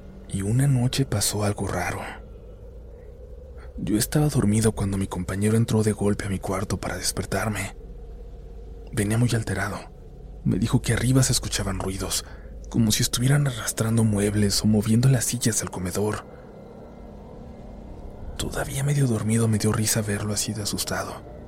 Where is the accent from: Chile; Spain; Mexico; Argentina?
Chile; Yo soy chileno, nacido y criado allá, y durante buena parte de mi vida trabajé en minería en distintos países.